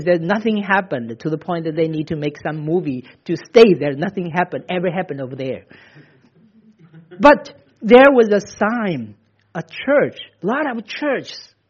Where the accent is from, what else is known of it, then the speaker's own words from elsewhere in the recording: Shanghai, China; I was in my hometown, a small town nearby Shanghai. I was speaking to a group of Christians, you know, probably 5 miles away from the place where I was born.